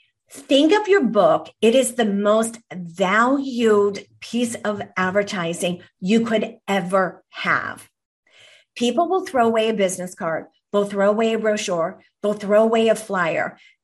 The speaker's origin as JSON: {"language": "English", "country": "Ireland", "said": "And I am Irish myself."}